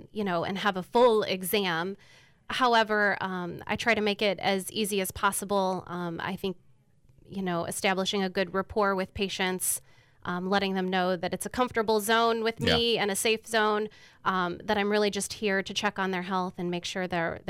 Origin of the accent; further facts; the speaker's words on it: Galva, Illinois, United States; I am raised in Galva. I still live in Galva, so I'm around locally, so Galesburg isn't too far for me.